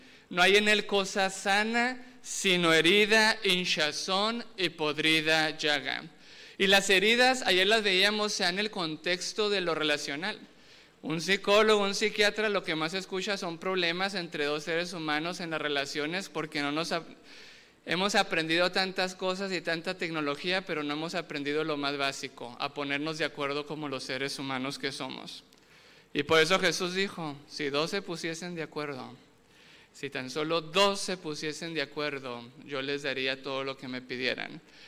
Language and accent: Spanish; Mexico; Y yo soy de México y tengo poco acá por Sudamérica y no tanto por abajo en Argentina